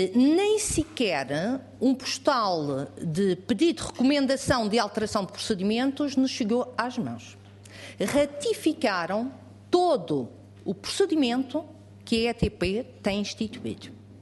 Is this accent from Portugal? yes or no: yes; Portugal; eu sou portuguesa